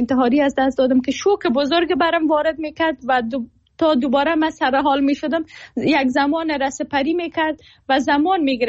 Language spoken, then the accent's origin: Persian; Afghanistan; ما هم زاده جنگ و بزرگ شده جنگ. زمانی که خب متولد شدیم نسبتاً امنیت در افغانستان بود،